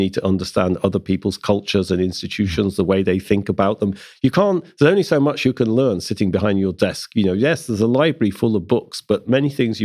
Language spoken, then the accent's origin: English; England, United Kingdom; now in United States; So, of course, I'm English. You know, I grew up in the 1970s in England studying English history and society. And so I think I came to the US, you know.